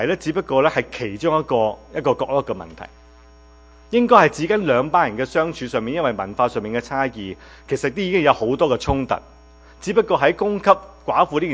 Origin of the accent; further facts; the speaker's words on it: Guangdong, China; 或者我哋广东人讲系咪叽里咕噜喺度拗出声